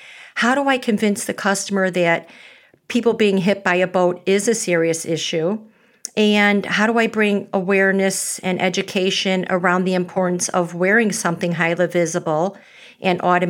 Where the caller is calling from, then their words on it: Hinsdale, Illinois, United States; I am calling from Hinsdale, Illinois.